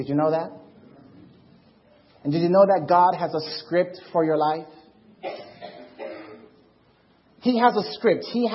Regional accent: Jamaica; accent: Jamaican; I came from the States, my Jamaican accent was so heavy that I would not speak in front of people.

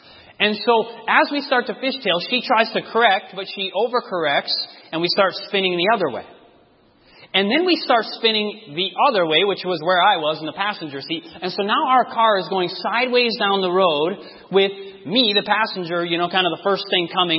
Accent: Michigan, United States; And we don't have this in Michigan. I'm originally from Michigan.

